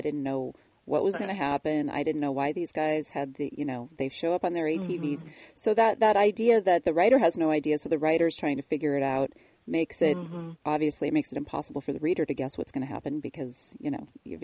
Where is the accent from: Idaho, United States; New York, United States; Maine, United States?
Idaho, United States; Sun Valley; born there; And it's funny, I was born in Sun Valley.